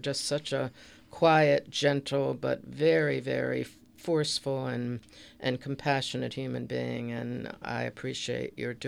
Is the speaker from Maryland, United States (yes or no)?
yes; Baltimore, Maryland, United States; I grew up in Baltimore. My mom was actually alive at the time the Cohn sisters were alive.